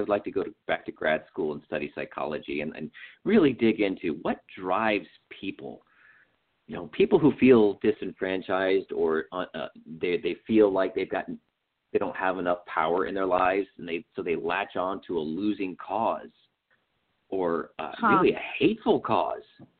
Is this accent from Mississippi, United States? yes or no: no; North Carolina, United States; also born or lived in Virginia; now in Ohio, United States; I lived in North Carolina. I grew up in North Carolina and then lived in Virginia for 15 years.